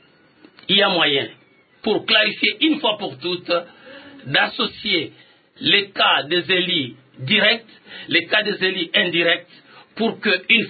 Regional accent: DR Congo; Nous sommes des Congolais, nous vivons ici

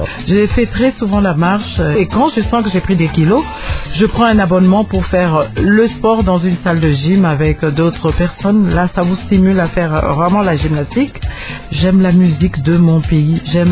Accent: Lubumbashi, Haut-Katanga, DR Congo; Voilà pourquoi certains collègues m'appellent … J'ai grandi au Katanga, plus précisément à Lubumbashi. J'ai fait mes études primaires et secondaires à l'Institut Madini.

